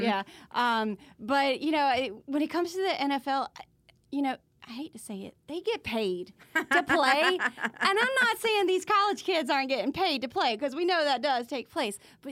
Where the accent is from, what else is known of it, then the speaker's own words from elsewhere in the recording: Durham, North Carolina, United States; So growing up in Durham, we used to go to some Duke games with my dad's side.